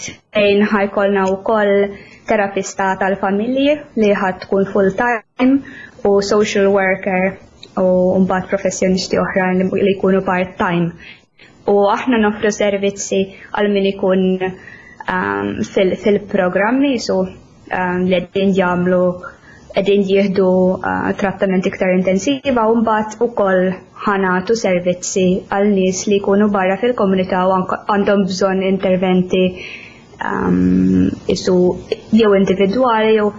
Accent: Finland; Maltese is a second language; now in Malta; jiena ġejja minn Finland, ili għaw Malta minn 2007, jiġifieri 13-il sena u għalhekk forsi tinduna xi kultant ftit meta nitkellem bil-Malti wkoll.

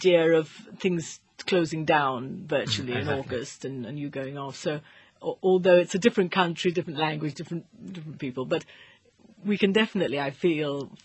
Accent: South East England, United Kingdom; My hometown is somewhere near the south coast

